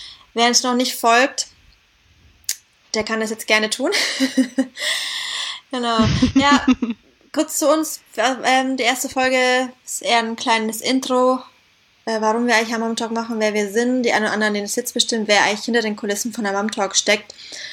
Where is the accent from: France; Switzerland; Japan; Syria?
Syria; now in Germany; Ich kenne es aus meiner Kindheit in Syrien.